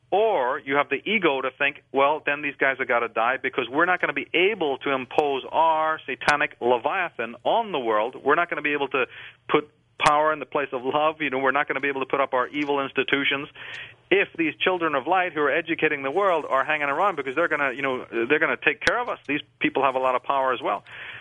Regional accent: Ireland; growing up in Ireland taught me this, is things become very lucid

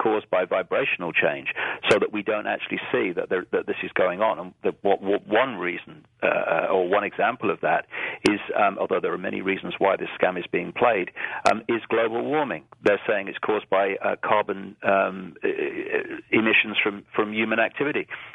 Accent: United Kingdom; born there; Britain, and I had to be born on some piece of land or I would have drowned. But I don't identify with being British.

